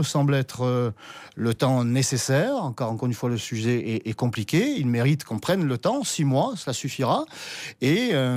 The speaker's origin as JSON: {"language": "French", "country": "France", "said": "parce que nous sommes français, nous sommes européens"}